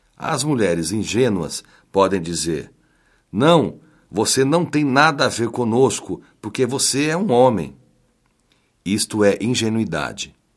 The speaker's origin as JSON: {"language": "Portuguese", "region": "Northeast Region", "country": "Brazil", "tie": "born there", "said": "Os telefonemas que recebemos no Nordeste do país, onde nasci."}